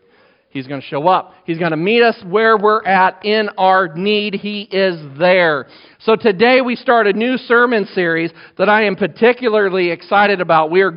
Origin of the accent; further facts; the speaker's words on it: New Sharon, Iowa, United States; As soon as I said, we're from New Sharon, and it's by, and he's like, no way! And so, you can't leave Iowa without meeting somebody from Iowa, I'm convinced.